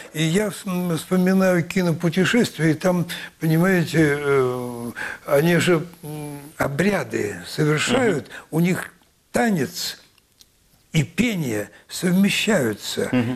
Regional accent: Saint Petersburg, Russia; Я сам ленинградец.

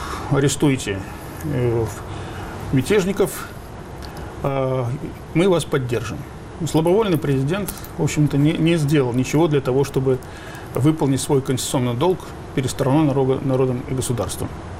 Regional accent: Riga, Latvia; а я житель Риги, вырос в Риге

